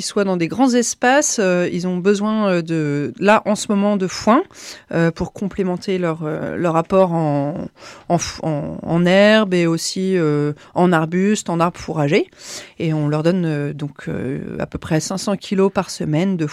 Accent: Nouvelle-Aquitaine, France; Moi, je suis originaire des Deux-Sèvres.

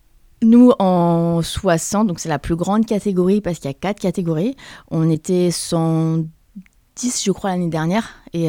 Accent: Île-de-France, France; now in Chauvigny, France; Je suis d'originaire d'Île-de-France. Je fais partie de la région de Chauvigny depuis 8 ans maintenant.

